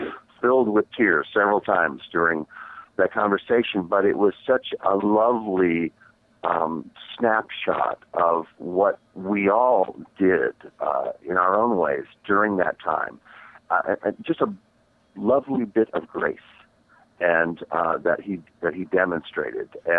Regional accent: Shreveport, Louisiana, United States; you actually lived in my hometown of Shreveport

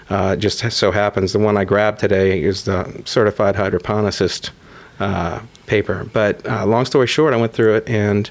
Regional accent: Louisiana, United States; Growing up in Louisiana, particularly in the late 70s and 80s, coming of age was a unique experience

